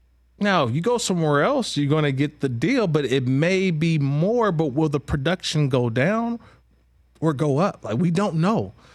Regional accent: California, United States; here's John Lynch in my hometown of the Bay Area on KNBR

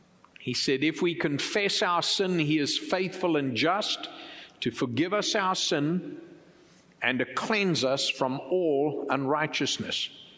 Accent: United States; So as a Christian, as an American, I'm going to vote.

